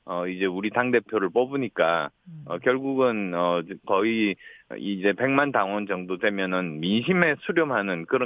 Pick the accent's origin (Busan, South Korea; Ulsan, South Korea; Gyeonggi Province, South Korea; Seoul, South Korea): Busan, South Korea; 거기다가 부산 출신인데다가 수도권 현역 의원이다 보니까